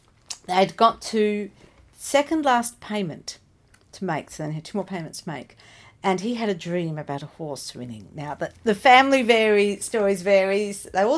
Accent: Ballarat, Victoria, Australia; I was born in Ballarat, which is where history is just all around you.

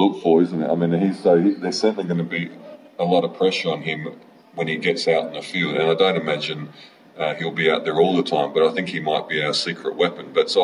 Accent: Australia; living in Australia, growing up in Australia

